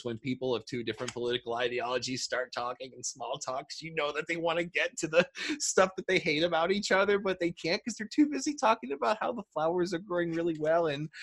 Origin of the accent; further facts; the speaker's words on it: United States; Yeah, I'm an American. What do you expect?